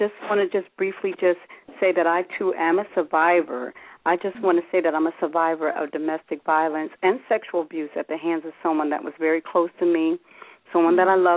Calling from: New Jersey, United States; I'm calling from New Jersey

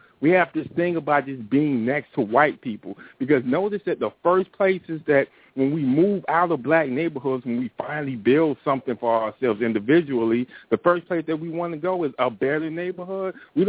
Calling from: Miami, Florida, United States; from Miami.

